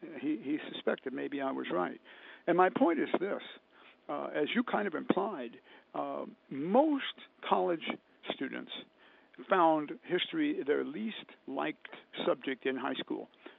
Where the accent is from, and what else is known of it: Decatur, Illinois, United States; born or raised there